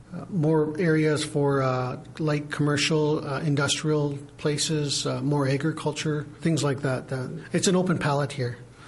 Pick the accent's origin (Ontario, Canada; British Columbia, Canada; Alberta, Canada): British Columbia, Canada; Penticton; I was born and raised here in the Okanagan in Penticton, and it's a very beautiful place. It's a really beautiful valley with lakes and on each side of me, and then on the mountains on the other side, west to east. And north to south is lakes.